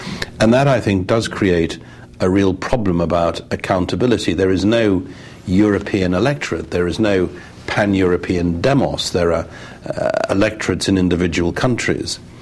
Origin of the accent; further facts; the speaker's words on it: United Kingdom; As a British politician, I didn't fight every election with people saying to me